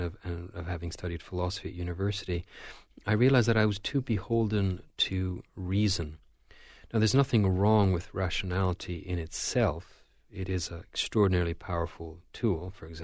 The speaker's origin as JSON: {"language": "English", "region": "Quebec", "country": "Canada", "said": "I'm, first of all, Canadian. Canada's a much more secular society than the United States, and I come from Quebec"}